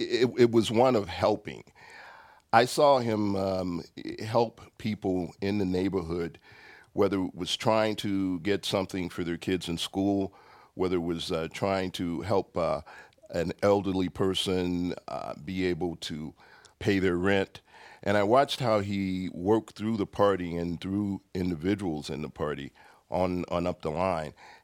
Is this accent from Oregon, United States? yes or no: yes; Portland, Oregon, United States; also born or lived in Chicago; Good morning. … from Portland, Oregon.